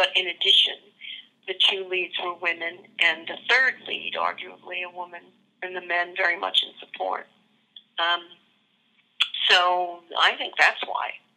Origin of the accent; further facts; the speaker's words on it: New York, United States; I grew up in New York, and my grandma lived in a tenement apartment on the Lower East Side.